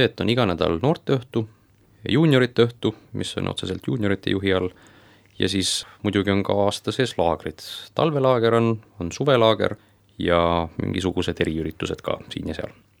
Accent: Saare County, Estonia; Et muidu ma olen Saaremaalt pärit, Saaremaal kasvanud, Saaremaal tulnud usule Kuressaare Siioni koguduses. Ma olin 22, kui Jumal mind päästis, aasta siis oli 2015

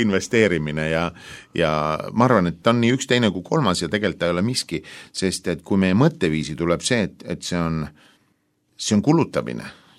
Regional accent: Haapsalu, Lääne County, Estonia; Ja mina olen Haapsalust, töötan Haapsalu linnavalitsuses

